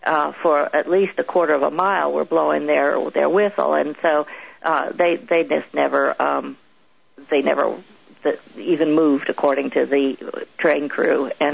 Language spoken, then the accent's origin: English; Colorado, United States; also born or lived in Chicago; now in Arkansas, United States; No, I was born in Chicago and I grew up in Colorado.